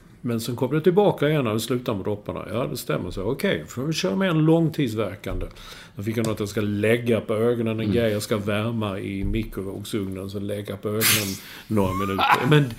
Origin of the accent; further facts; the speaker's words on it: Sweden; Det gör jag hemma i Sverige.